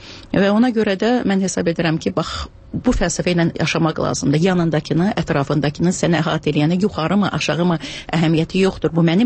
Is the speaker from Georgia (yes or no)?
no; Kalbajar, Kalbajar District, Azerbaijan; born there; also born or lived in Shusha; Şuşa mənim uşaqlığımdır, Şuşa mənim gəncliyimdir. Özüm zatım hərbiçi olduğuna görə, Kəlbəcərdə işlədiyinə görə mən Kəlbəcərdə doğulmuşam. Yəni, bütün bu dağ bölgələrinə, dağ rayonlarına aid olan keyfiyyətləri çalışmışam, özümdə birləşdirəm.